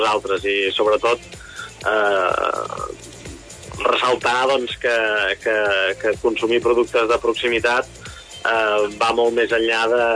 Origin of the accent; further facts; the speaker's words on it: Catalonia, Spain; ja que som catalans i sempre diem de fer país